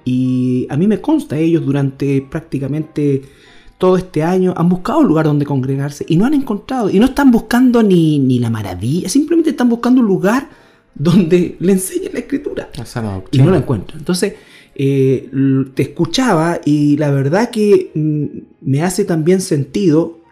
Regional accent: Antofagasta, Chile; no iba a mi ciudad natal, Antofagasta

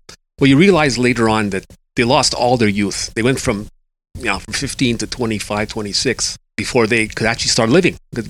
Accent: Westmount, Quebec, Canada; born there; I was born in Westmount, Quebec, in a small mansion.

